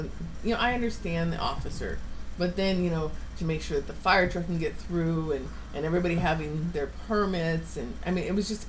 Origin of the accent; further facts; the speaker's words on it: Midwest, United States; I came from the Midwest. We put cows and pigs and chickens in pens.